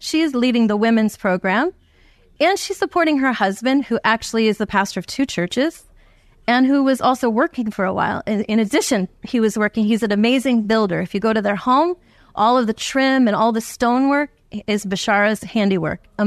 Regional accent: New Jersey, United States; But I'm from New Jersey, like Jeff.

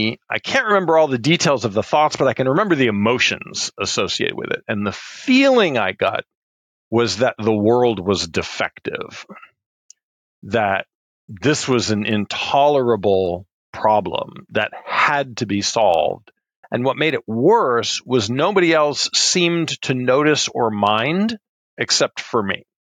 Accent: New York City, New York, United States; I grew up in New York City and thinking, where the hell are we going now?

